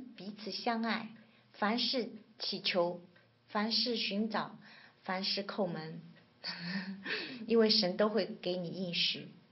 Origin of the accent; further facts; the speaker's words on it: China; 我说我是个中国人，我不是韩国人。